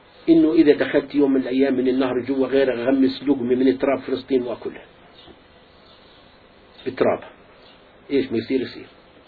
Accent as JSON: {"language": "Arabic", "town": "Al-Qubayba", "country": "Palestine", "moved": "yes", "said": "قلت له I am from Kubeba but the Jews give its old name لخيش، أنا من الكبيبة بس اليهود أعطوها اسمها القديم لخيش"}